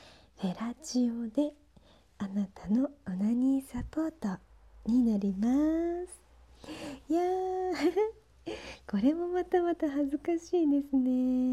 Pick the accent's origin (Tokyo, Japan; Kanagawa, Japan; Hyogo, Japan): Tokyo, Japan; もともと東京生まれ東京育ちだったんですけれども、